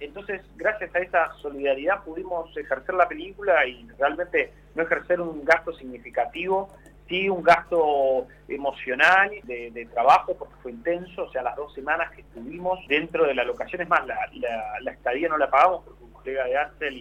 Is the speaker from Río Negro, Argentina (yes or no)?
yes; Viedma, Río Negro, Argentina; yo soy de Viedma, como patagónicos